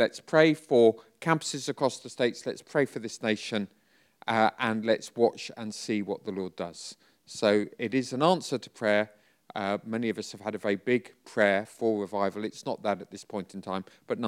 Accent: England, United Kingdom; We're English after all.

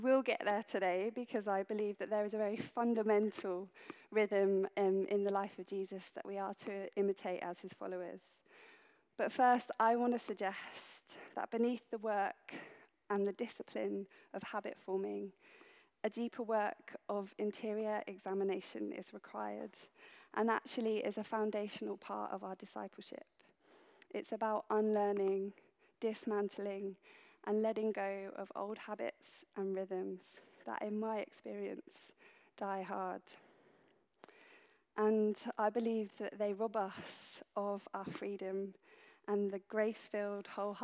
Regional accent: Bognor Regis, South East England, United Kingdom; So if you don't already know, I am from Bognor Regis. I'm proud of being from Bognor.

